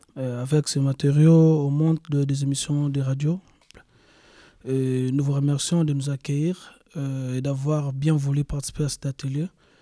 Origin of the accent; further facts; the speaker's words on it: DR Congo; Comme je vous ai dit au commencement, je suis originaire de la RDC.